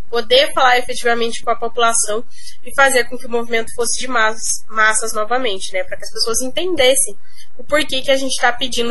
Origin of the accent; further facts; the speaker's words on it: Campo Largo, Paraná, Brazil; sou estudante secundarista do cursinho pré-vestibular, eu sou de Campo Largo